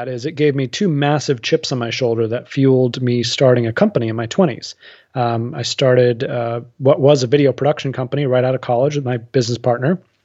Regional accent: Massachusetts, United States; I grew up outside of Boston.

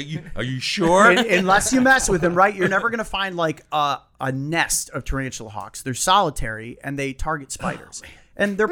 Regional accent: Ohio, United States; And, growing up in Ohio, there's not necessarily anything super dangerous, right?

